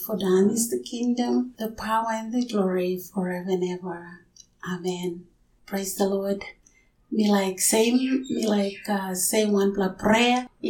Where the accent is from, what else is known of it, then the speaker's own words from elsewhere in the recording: East New Britain, Papua New Guinea; from 92.3 FM, and I come from Rebellion, Eastern Britain in Papua New Guinea.